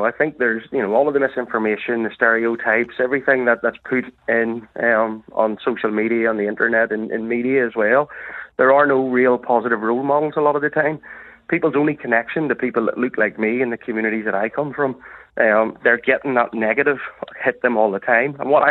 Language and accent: English; Northern Ireland, United Kingdom; I see myself very much as Northern Irish. I just happen to have more pigment in my skin.